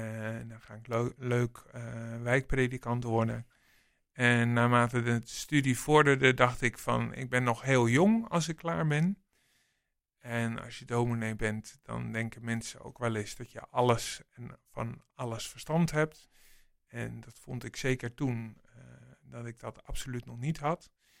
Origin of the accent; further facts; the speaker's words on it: 's-Gravenzande, South Holland, Netherlands; also born or lived in Delft; now in Leiden, Netherlands; ben ik geboren in het ziekenhuis van Delft. Wat er nu niet meer staat. Maar ik ben opgegroeid in het Westland. In Schravenzanden, het Brede Dorp. En daar tot mijn 20ste blijven wonen.